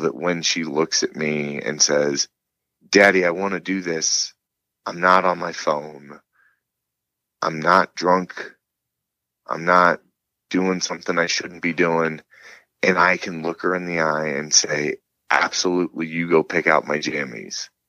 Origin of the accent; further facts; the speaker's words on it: Illinois, United States; you grew up in Indiana and I grew up in Illinois